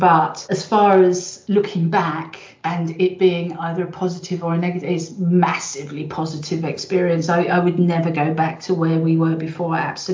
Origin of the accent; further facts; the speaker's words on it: London, United Kingdom; also born or lived in Suffolk; But I'm primarily a Londoner. And it's a really strange transition, because I grew up in West London but could never afford to live there. So I had to move to East London before it became trendy.